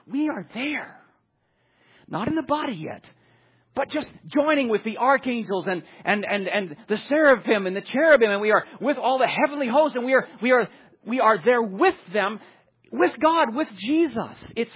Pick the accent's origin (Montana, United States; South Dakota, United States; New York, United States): New York, United States; I grew up in a lovely little spot called upstate New York, and I had a fantastic family and a fantastic group of friends.